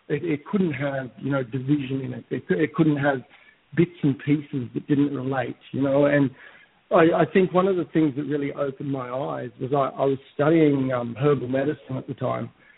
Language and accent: English; Vanuatu; I think probably the first thing to know is I grew up in Vanuatu in the islands.